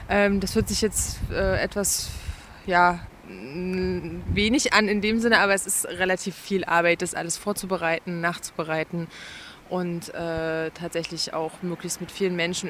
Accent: Ilmenau, Thuringia, Germany; Ich komme eigentlich aus Ilmenau und sitze die erste Legislaturperiode im Thüringer Landtag.

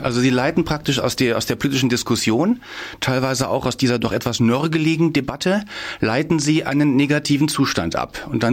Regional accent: Düsseldorf, North Rhine-Westphalia, Germany; Nordrhein-Westfalen, das ist mein Heimatbundesland, da bin ich aufgewachsen, Düsseldorf

